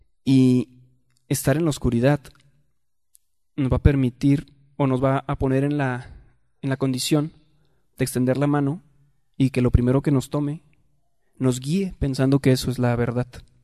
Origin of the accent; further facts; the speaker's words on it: Juárez, Chihuahua, Mexico; yo sé de lo que hablo porque yo vengo de Juárez, y en Juárez hay muchos baches